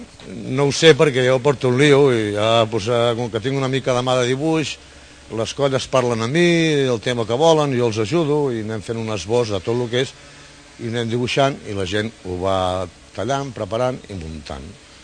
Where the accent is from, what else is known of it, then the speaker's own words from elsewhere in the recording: Sitges, Catalonia, Spain; tots som de Sitges